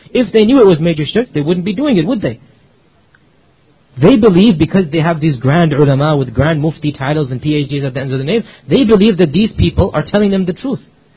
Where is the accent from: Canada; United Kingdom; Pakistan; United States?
Pakistan